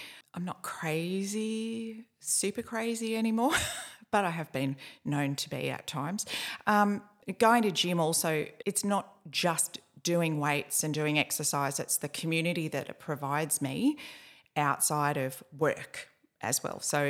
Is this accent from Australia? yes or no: yes; Swan Hill, Victoria, Australia; also born or lived in Gold Coast; So he started off as a carpet layer in Swan Hill. We come from Swan Hill.